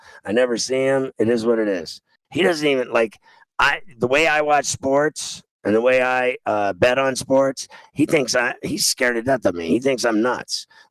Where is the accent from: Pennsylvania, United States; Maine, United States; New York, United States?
Pennsylvania, United States; Pittsburgh; one of my buddies went there that I grew up with in Pittsburgh.